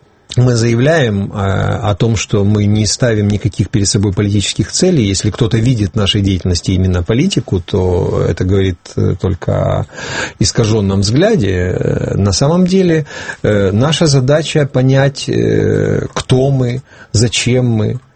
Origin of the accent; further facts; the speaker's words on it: Ukraine; first language Ukrainian; Russian is a second language; это мой родной язык, это моя культура